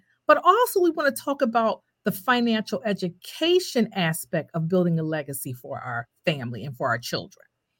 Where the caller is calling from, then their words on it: Delaware, United States; coming from Delaware. I know you're probably thinking, where is Delaware? We're the first state, and that's where I'm coming from.